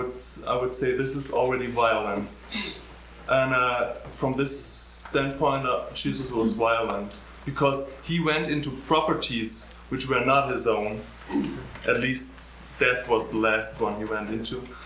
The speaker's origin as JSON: {"language": "English", "country": "Germany", "tie": "born or raised there", "second_language": "English", "said": "I grew up in West Germany"}